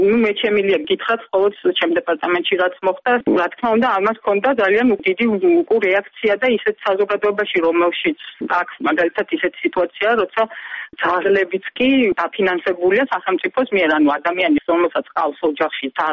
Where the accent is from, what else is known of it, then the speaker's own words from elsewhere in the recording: Adjara, Georgia; მართალი გითხათ მე თუ აჭარელი ვარ მე უფრო მიყვარს ოჯახში თევზი ვიდრე რომელიმე ჩემი ოჯახის წევს